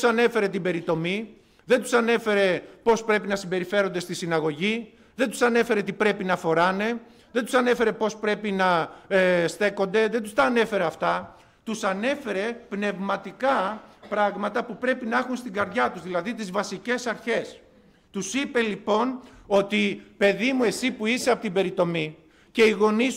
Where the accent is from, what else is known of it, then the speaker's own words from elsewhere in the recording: Greece; πρέπει να είμαστε περήφανοι που είμαστε Έλληνες.